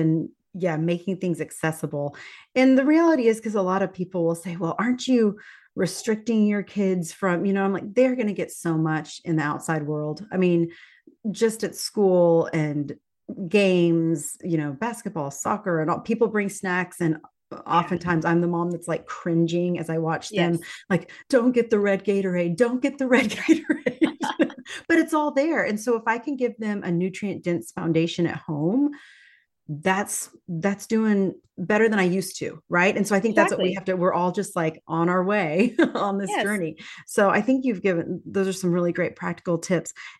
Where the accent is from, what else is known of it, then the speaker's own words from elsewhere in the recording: Texas, United States; We're a Texan family. We do chips and salsa.